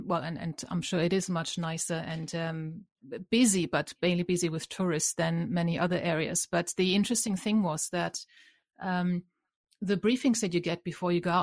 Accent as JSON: {"language": "English", "region": "London", "country": "United Kingdom", "said": "I felt as a Londoner, because I, you know, and obviously in London, unless you're really well off, you live in very bad areas, and I lived in very bad areas along with everyone else, but I felt very at home and I felt very safe there."}